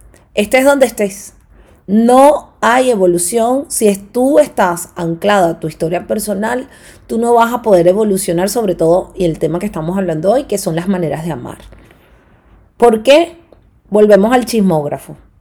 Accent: Venezuela; now in Peru; En el momento que yo salí de Venezuela, me mudo a Perú

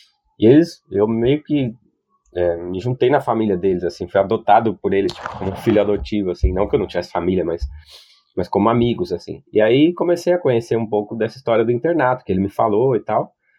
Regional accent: Mauá, São Paulo, Brazil; sou de São Paulo, nasci em São Paulo mesmo, capital. Mas morei parte da minha infância toda em Mauá, que é na região do ABC, lá em São Paulo. Perto de Santo André, ali, essa zona.

